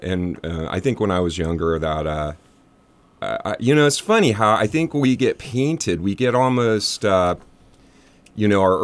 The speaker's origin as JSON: {"language": "English", "town": "Fortuna", "region": "California", "country": "United States", "tie": "born or raised there", "said": "I'm a hick from Fortuna. I grew up in Fortuna."}